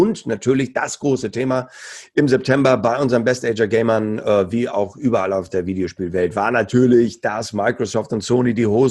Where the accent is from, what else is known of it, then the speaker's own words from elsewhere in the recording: Hamburg, Germany; so als Hamburger